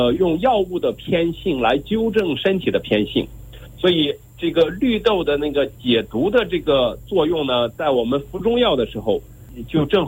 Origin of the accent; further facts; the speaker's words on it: Shandong, China; 像我们山东人呢是比较喜欢吃香椿的啊